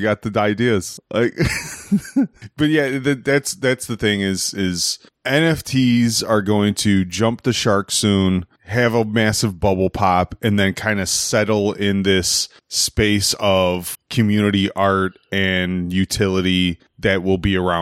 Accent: Chicago, Illinois, United States; Yeah, as a Chicagoan, he represents our city every day in some of the best ways.

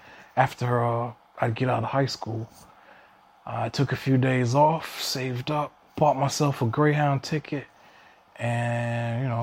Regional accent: Orlando, Florida, United States; I either wanted to earn a degree in forensics from the University of Central Florida in my hometown of Orlando, or attend Eastern Kentucky University

